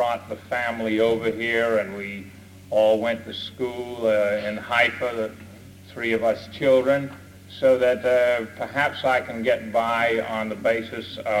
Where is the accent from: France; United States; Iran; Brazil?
United States; now in Israel; הברית מאיפה שאני בא, קוראים לאמריקאים ינקיז